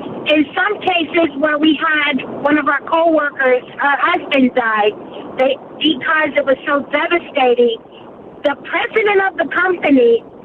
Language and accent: English; North Bergen, New Jersey, United States; How are you? I'm from New Jersey. Northburgen.